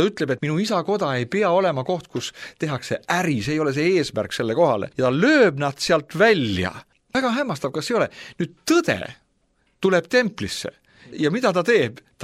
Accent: Paide, Järva County, Estonia; Ma mäletan üks baptisti kogudus, kus mina olen üles kasvanud Paides.

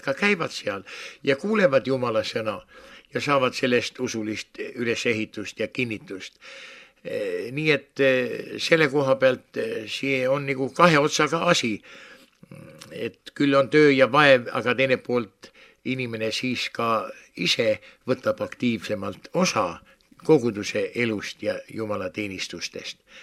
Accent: Tallinn, Harju County, Estonia; mu isa oli ka vaimulik, ta oli Tallinnas linna misjonääriks, olen kasvanud sellises kodus

